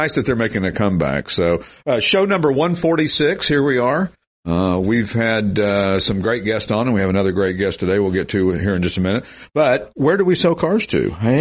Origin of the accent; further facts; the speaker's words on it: Tennessee, United States; One of the, my most fun times growing up in East Tennessee was the the Lawson McGee Library in downtown Knoxville.